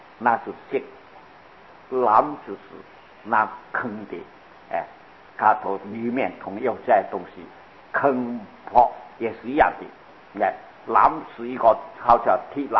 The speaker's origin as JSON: {"language": "Chinese", "country": "China", "said": "就是我们中国人都有这些告诫下来"}